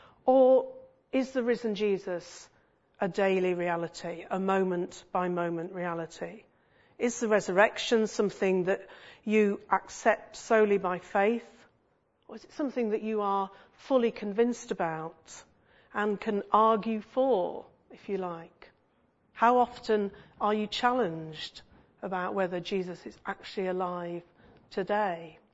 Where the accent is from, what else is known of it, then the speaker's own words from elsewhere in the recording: North West England, United Kingdom; When I was at home then, where my parents lived, I could see Marple from my bedroom window.